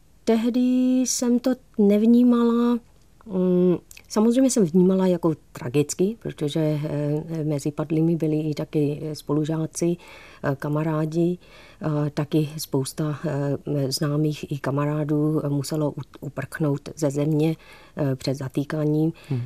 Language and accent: Czech; Myanmar; now in Czech Republic; já jsem česko-barmanka. Protože moje srdce je prostě rozpůlená jak na Českou republiku, i taky na Barmu.